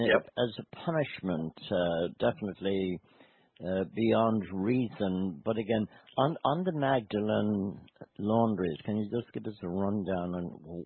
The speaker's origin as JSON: {"language": "English", "country": "Ireland", "said": "something we definitely wouldn't want to delve too much into as Irish"}